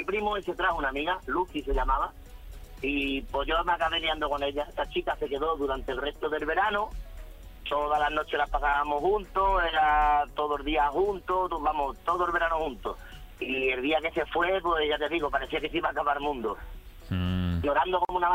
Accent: San Silvestre de Guzmán, Andalusia, Spain; era la feria de mi pueblo, de San Silvestre de Guzmán.

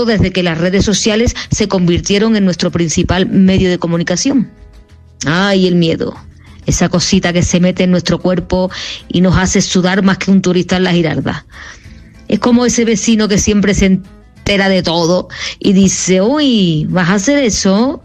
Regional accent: Seville, Andalusia, Spain; como buena sevillana y voz del pueblo que soy

